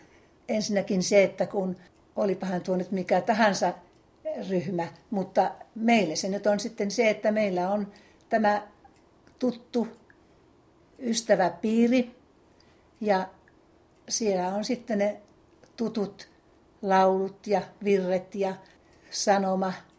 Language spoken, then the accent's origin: Finnish; Nivala, North Ostrobothnia, Finland; moved away as an adult; now in Helsinki, Finland; minä olen syntyisin Nivalasta, Pohjanmaalta, ja sitten tulin opiskelemaan aikoinaani Helsinkiin, ja sitä tietä sitten täällä löysin myöskin, kun olin kasvanut uusheränneissä perheessä